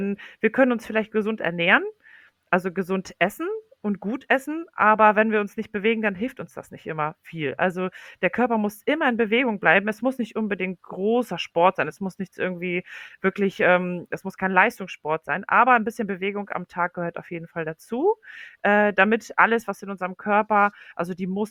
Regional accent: Poland; German is a second language; now in Germany; Und ich komme ursprünglich aus Polen. Mein Mann kommt aus Syrien und es lebt erst seit 5 Jahren hier in Deutschland.

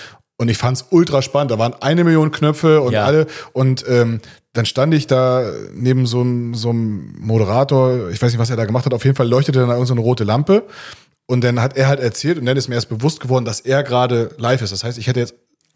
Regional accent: Schwerin, Mecklenburg-Vorpommern, Germany; ich komme ja aus Schwerin, ne? Schwerin ist für mich immer Hamburger Speckgürtel, das sind 100 Kilometer.

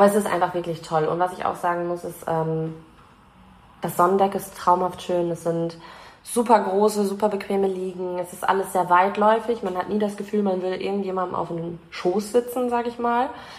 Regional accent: Münster, North Rhine-Westphalia, Germany; now in Rheine, Germany; Ich so, ja gut, ich wohne in Rheine. Weil man sagt erstmal nur Münster, weil sonst irgendwie fühlt niemand quer aus Deutschland mit den Orten hier. Brauche ich nicht sagen, ich komme aus Reckenfeld zum Beispiel.

